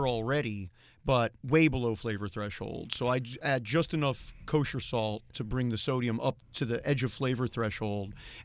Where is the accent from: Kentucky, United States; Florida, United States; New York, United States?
New York, United States; Near New York City.